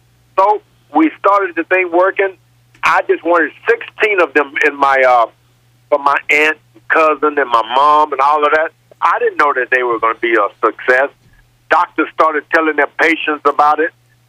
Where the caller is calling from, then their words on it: Houston, Texas, United States; Right around Houston, Texas area.